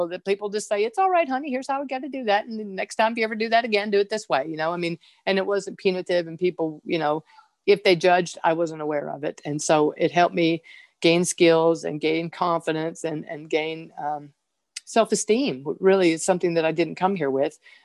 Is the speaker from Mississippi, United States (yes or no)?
yes; Mississippi, United States; And I grew up in Mississippi, but I started program in Los Angeles.